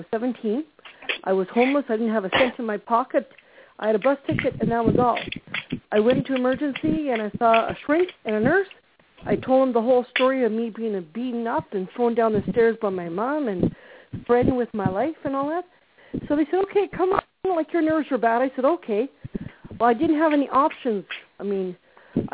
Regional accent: Ottawa, Ontario, Canada; born there; I was born in Ottawa.

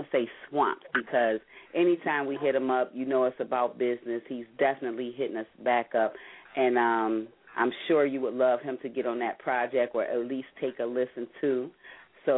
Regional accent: Cleveland, Ohio, United States; born there; I was born in Cleveland, Ohio, so I already know how we give it up.

